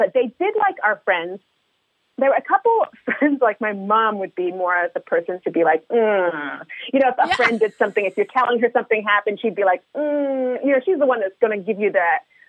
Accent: Montreal, Quebec, Canada; so we grew up in Montreal, Canada

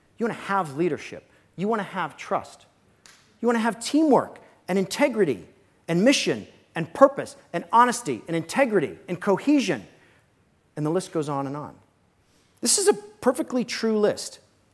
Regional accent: Alaska, United States; The first problem is that I was growing up in Alaska. That's June, if you can see the snow.

